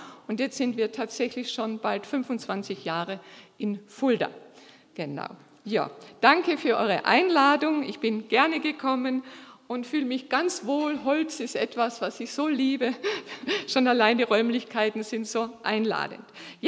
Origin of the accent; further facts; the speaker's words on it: Carinthia, Austria; now in Germany; Also ich bin eine Österreicherin, eine Kärntnerin. Ja, und dann wird man so gefragt, wie kommt denn eine Kärntnerin nach Deutschland?